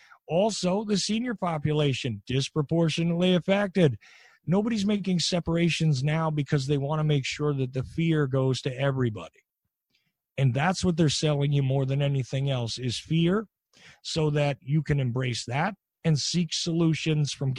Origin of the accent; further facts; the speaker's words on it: United States; So personally, look, I'm Irish and Sicilian. Of course, I'm American, but my ethnic roots are like that.